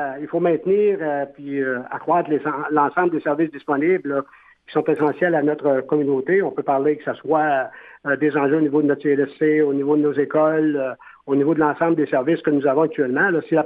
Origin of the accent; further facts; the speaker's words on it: Grande-Vallée, Quebec, Canada; Oui, moi, je suis originaire de Grande-Vallée.